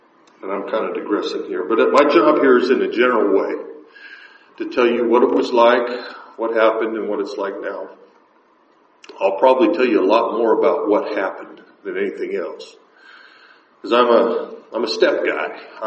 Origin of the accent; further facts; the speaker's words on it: Seattle, Washington, United States; I grew up, I was born in Seattle, to an alcoholic father, functional alcoholic dad.